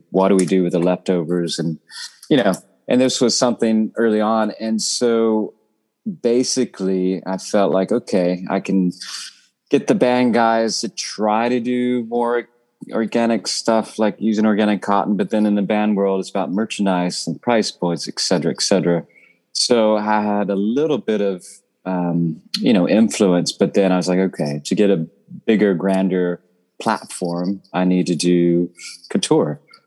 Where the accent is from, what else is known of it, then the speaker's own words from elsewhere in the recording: the South, United States; I mean, obviously I grew up in the South, so that was a big cash crop there.